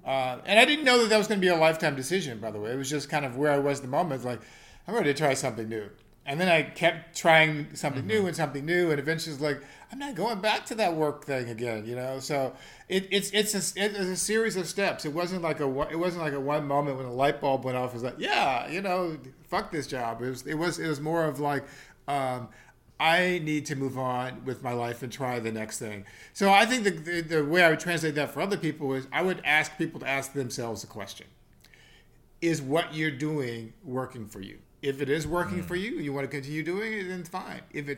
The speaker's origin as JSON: {"language": "English", "town": "St. Louis", "region": "Missouri", "country": "United States", "tie": "born there", "also_born_or_lived": "New Hampshire / Boston / San Francisco / Los Angeles", "said": "I was born in St. Louis, Missouri, and I haven't lived there since I was a child. But I went to 3 different high schools. I went to college in New Hampshire, law school in Boston, worked in San Francisco, LA, Little Rock, Arkansas"}